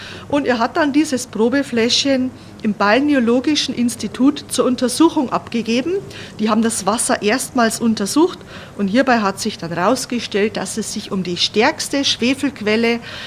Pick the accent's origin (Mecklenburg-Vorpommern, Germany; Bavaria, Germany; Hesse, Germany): Bavaria, Germany; Wir werden auch oft für Österreicher gehalten, durch unseren Dialekt und durch die Mentalität. Wir sehen uns da also sehr, sehr ähnlich und sehr verwandt mit den Österreichern.